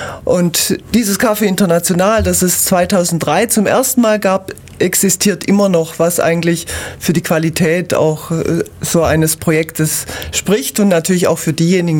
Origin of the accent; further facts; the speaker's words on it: Lake Constance, Germany; moved away as an adult; now in Ulm, Germany; Also ich komme nicht aus Ulm, lebe aber schon 28 Jahre hier. Ich komme vom Bodensee und wir sind aus beruflichen Gründen mit meinem Mann zusammen hierher gezogen.